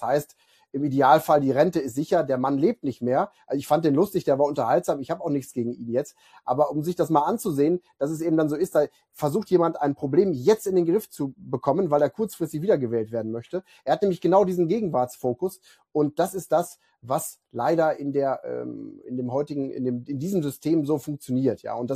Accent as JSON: {"language": "German", "country": "Austria", "said": "ich bin kein Freund von Statistiken als Österreicher"}